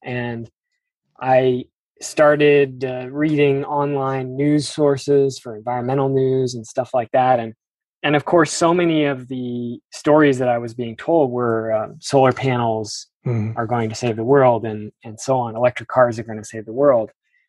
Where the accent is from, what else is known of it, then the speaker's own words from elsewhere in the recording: Seattle, Washington, United States; Well, yeah, I'm in my mid-30s, and I grew up in Seattle, Washington, right in the middle of the city.